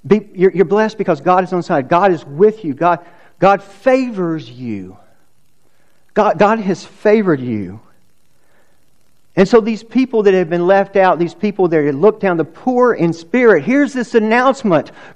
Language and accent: English; Georgia, United States; So I grew up on Lake Lanier. We were lake people from the very beginning.